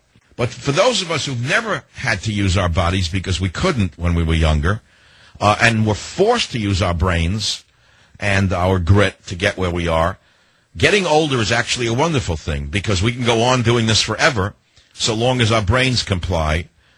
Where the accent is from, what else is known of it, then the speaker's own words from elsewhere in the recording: San Francisco, California, United States; Let's go in the San Francisco area, my hometown that I love to bash.